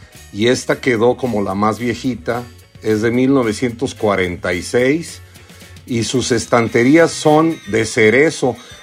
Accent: Mexico; siendo mexicano

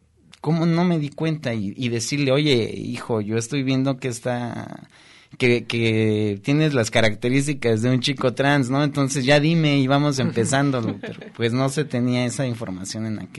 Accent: Mexico City, Mexico; yo sí soy bien chilango.

